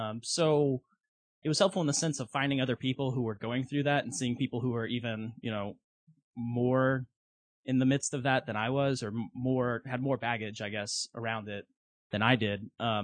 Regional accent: Dallas, Texas, United States; I am originally from Dallas. I moved here about 3 years ago.

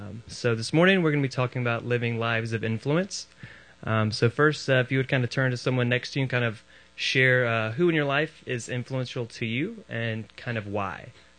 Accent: the South, United States; So as Waylon was saying, since I am born and raised in the South, I'd like to start out by saying how amazing the snow was Friday.

